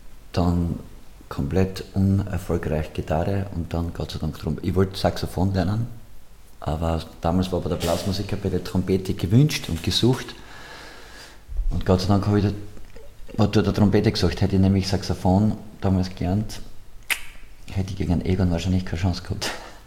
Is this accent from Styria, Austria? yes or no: yes; St. Peter im Sulmtal, Styria, Austria; Und ich bin ja aus St. Peter im Sulmtal, also das ist meine Heimat, das ist quasi die Nachbarortschaft